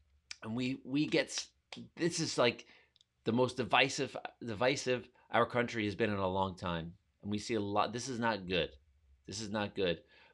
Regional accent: United States; but we're both American. We're both free to make these choices. We live in the best country in the world.

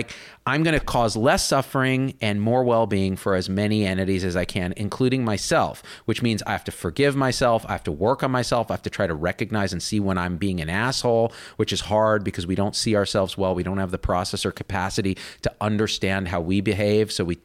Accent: New Jersey, United States; Growing up in New Jersey

